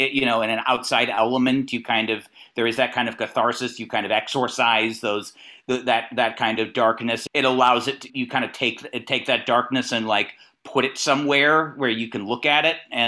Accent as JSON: {"language": "English", "region": "California", "country": "United States", "lives_now": "Los Angeles, United States", "said": "I'm from the NorCal region originally. I've been down here about a little over 10 years."}